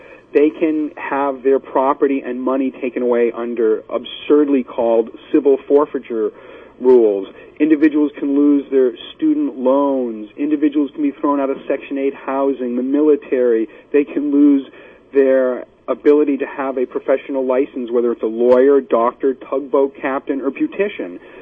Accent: Massachusetts, United States; This election period, Massachusetts, my home state, will have a chance to move towards decriminalization.

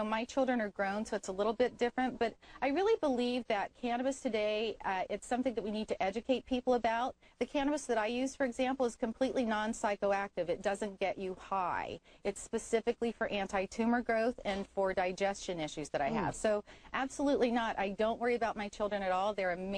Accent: Appalachia, United States; I grew up in Appalachia in the Bible Belt

